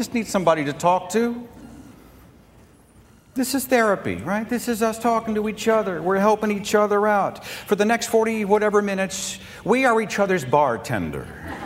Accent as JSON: {"language": "English", "town": "Tulsa", "region": "Oklahoma", "country": "United States", "said": "I came all the way from Tulsa, Oklahoma, here to vent."}